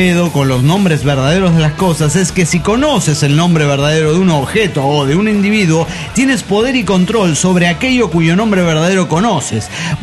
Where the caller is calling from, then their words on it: Golden, Colorado, United States; de Golden, Colorado.